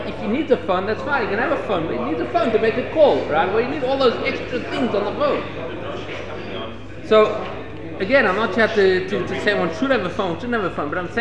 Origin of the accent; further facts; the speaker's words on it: South Africa; Like the first time I went to America, I was from South Africa, I've never seen anything like it, right?